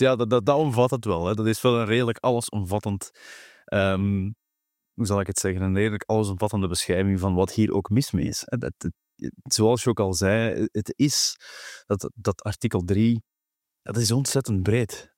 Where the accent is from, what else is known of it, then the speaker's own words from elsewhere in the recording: Brussels, Belgium; als halve Brusselaar mag ik dat wel zeggen